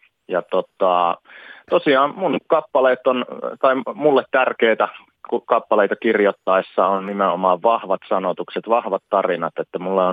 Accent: Savonia, Finland; ja mä olen savolainen iskelmäartisti

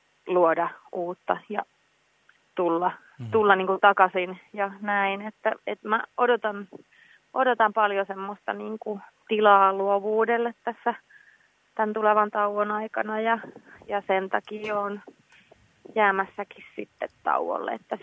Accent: Orivesi, Pirkanmaa, Finland; also born or lived in Tampere; mä oon syntyperäinen tamperelainen, että oon pari ensimmäistä elinvuotta Tampereella asunut ja sitten siinä Orivedellä Tampereen kupeessa nuoruuteni viettänyt ja sitten jossain kohtaa parikymppisenä palannut sitten Tampereelle vielä vähäksi aikaa asumaan

